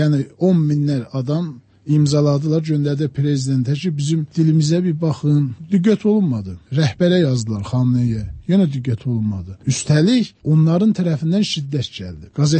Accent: South Azerbaijan, Iran; moved away; Güney Azərbaycanlıyam. Siyasi ideyama görə mən uzun müddətdir Güneydə yaşamıram, İran adlanan ölkədə.

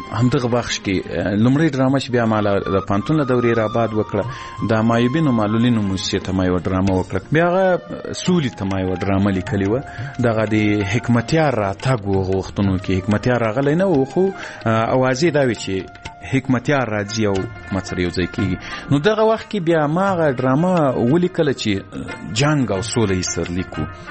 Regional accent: Ghazni, Afghanistan; ځکه زه له غزني څخه یو دوه درې کسان وو

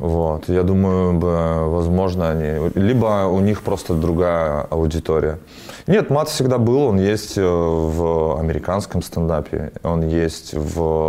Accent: Belarus; я из Беларуси

